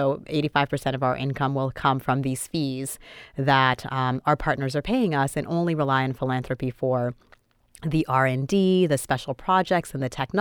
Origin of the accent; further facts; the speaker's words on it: Boston, Massachusetts, United States; also born or lived in Port-au-Prince, Haiti; I was born in Port-au-Prince, Haiti. I grew up in inner city Boston. My parents did not have a college degree